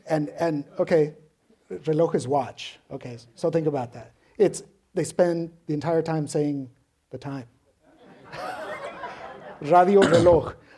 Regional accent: Tijuana, Baja California, Mexico; Now, for me growing up in Tijuana, one of the radio shows, this radio theater show

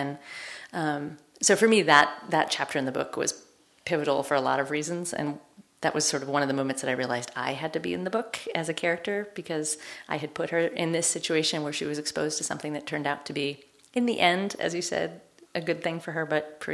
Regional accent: Portland, Oregon, United States; I mean, I grew up in Portland, Oregon, which is not known for its diversity.

